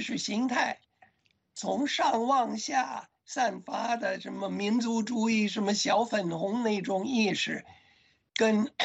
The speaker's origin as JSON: {"language": "Chinese", "country": "United States", "said": "中国的老百姓的日常生活的价值观跟我们美国人没有两样的"}